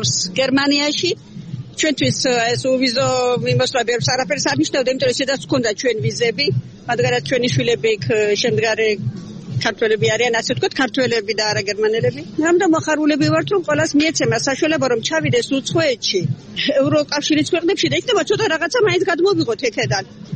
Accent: Colchis, Georgia; ჩვენ ისედაც ევროპელები ვართ, იმიტომ რომ ჩვენ პირადად კოლხეთის დაბლობიდან ვართ

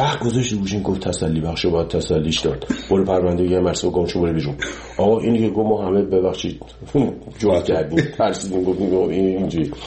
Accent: Iran; moved away; 30 سال 30 خورده سال که از ایران من اومدم بیرون

